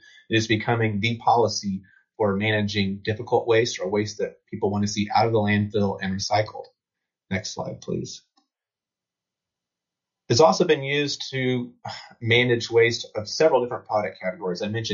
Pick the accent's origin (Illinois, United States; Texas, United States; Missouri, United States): Missouri, United States; my home state where I'm sitting right now in Missouri